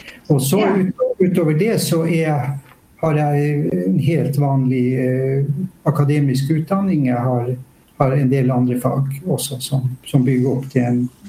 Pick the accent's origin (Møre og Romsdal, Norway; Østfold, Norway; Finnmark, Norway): Finnmark, Norway; Honningsvåg; For det første er jeg født i Honningsvåg. Jeg er født utenfor Honningsvåg. Jeg er vokst opp med Nordkapp